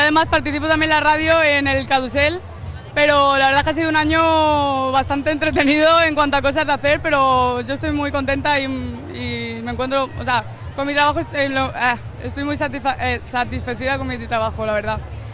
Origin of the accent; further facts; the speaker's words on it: Alicante, Valencian Community, Spain; yo resulta que como soy de aquí de Alicante tengo también una barraca